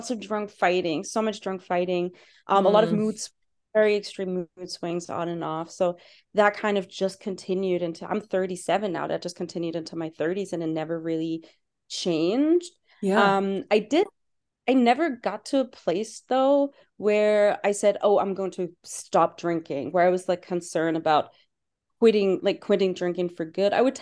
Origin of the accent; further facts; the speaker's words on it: Germany; English is a second language; So first of all, I am German. Lots of people always like wonder where my accent is from. I hear like lots of weird stuff, Hawaii, Midwest. No, I'm German. Okay. Lost my accent at some point, but everyone always asks.